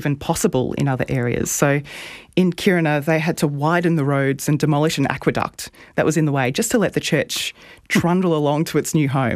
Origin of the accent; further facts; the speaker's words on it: Dimboola, Victoria, Australia; I'm from Dimboola in Western Victoria. So it's famous for the play and some Sidney Nolan paintings, but more recently producing excellent science journalists.